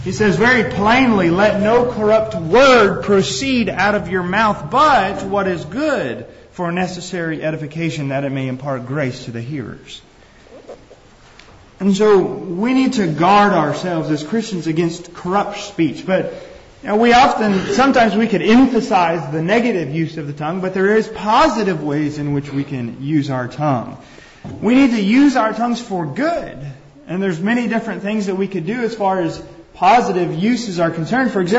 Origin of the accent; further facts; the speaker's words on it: California, United States; You know, I grew up in California, and there's forest fires all over California right now.